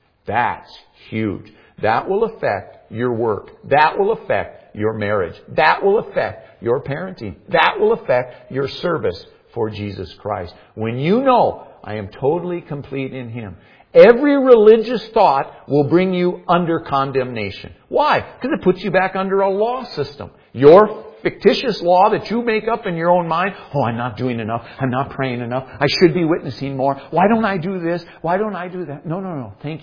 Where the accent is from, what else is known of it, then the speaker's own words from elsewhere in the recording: Minnesota, United States; now in Alaska, United States; I orient myself as an American. I orient myself as a male. I orient myself as a Minnesotan or now an Alaskan.